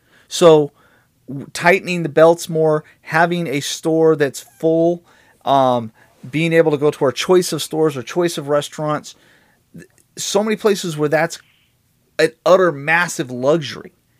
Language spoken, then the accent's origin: English; United States; I'm speaking as an American.